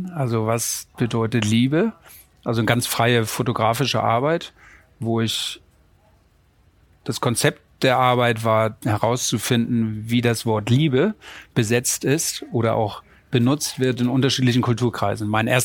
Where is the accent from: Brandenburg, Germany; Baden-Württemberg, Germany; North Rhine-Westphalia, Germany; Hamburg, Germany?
Hamburg, Germany; also als Hamburger hatte ich Kontakte zum Hamburger Hafen